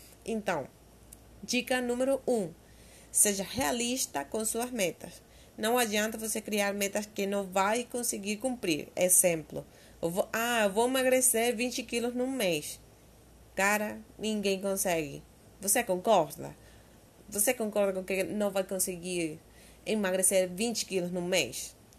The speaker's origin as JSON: {"language": "Portuguese", "country": "Venezuela", "second_language": "Portuguese", "moved": "as an adult", "lives_now": "Brazil", "said": "Eu sou venezuelana e me vi na obrigação de sair de lá pela situação política, mas X e Y ocorrências que me levaram a tomar a decisão. Eu já estou há quase 2 anos aqui"}